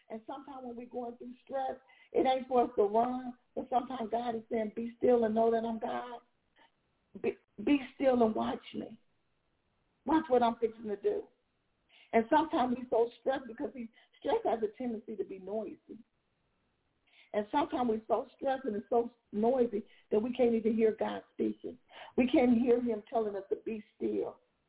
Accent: California, United States; also born or lived in Tulsa, Oklahoma; Now, we're from California, and I did live in Oklahoma, Tulsa

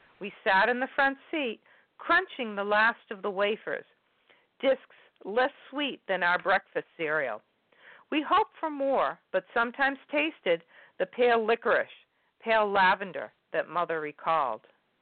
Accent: Shrewsbury, Massachusetts, United States; I grew up in Shrewsbury, Massachusetts, which is a suburb of Worcester, which is in the middle of Massachusetts

